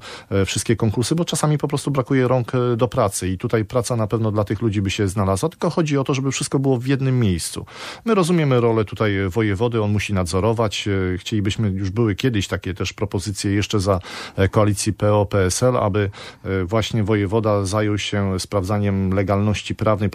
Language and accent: Polish; Jeziora Wielkie, Kuyavian-Pomeranian Voivodeship, Poland; Jestem mieszkańcem województwa byłego bydgoskiego, pochodzę z gminy Jeziora Wielkie nad Gopłem